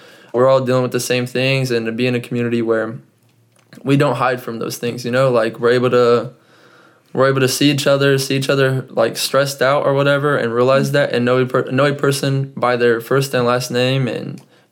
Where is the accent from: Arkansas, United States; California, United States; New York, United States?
California, United States; Fresno; And my teacher gives an introduction, and she's like, I'm from Fresno, California.